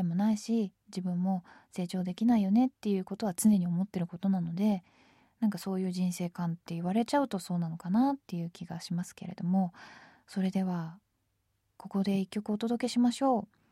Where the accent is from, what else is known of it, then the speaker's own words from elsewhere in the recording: Tokyo, Japan; 私はもう生まれ育ちが都内のもんですから